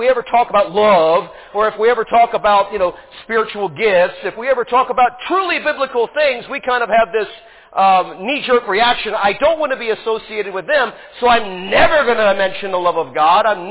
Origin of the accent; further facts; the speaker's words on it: United States; now in Ukraine; And I actually have Ukrainian Christians that look down on me, even as an American.